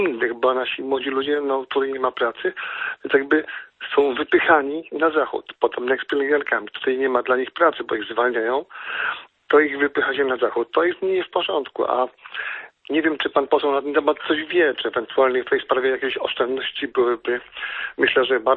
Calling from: Krosno, Subcarpathian Voivodeship, Poland; Ja jestem lekarzem dentystą z Krosna.

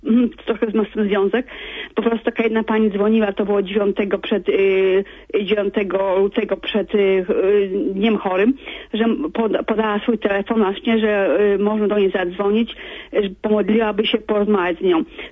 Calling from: Budapest, Hungary; bo jestem chorująca, z Budapeszczy dzwonię

